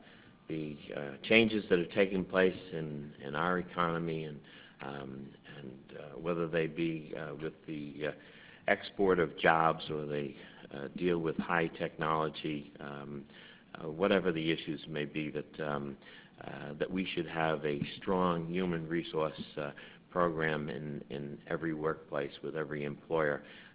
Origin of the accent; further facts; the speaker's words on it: New York, United States; I come from New York and have a long history of being very active politically